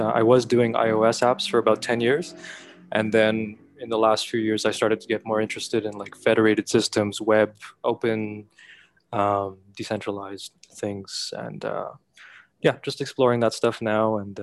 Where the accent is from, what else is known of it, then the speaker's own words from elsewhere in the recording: Canada; now in Brazil; I am in Brazil right now, but I'm actually Canadian. So technically my home base is in Montreal, but I've been traveling a lot last few years. So I've been out of the country.